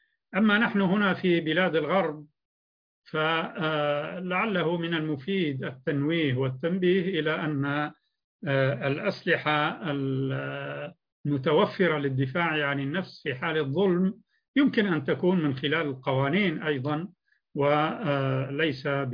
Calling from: Libya; سؤالي من ليبيا

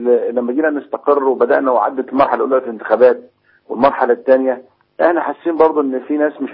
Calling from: Asyut, Asyut Governorate, Egypt; انا بكلم حضرتك من اسيوط، احنا عندنا الاوضاع هنا كويسه ومفيش مشاكل

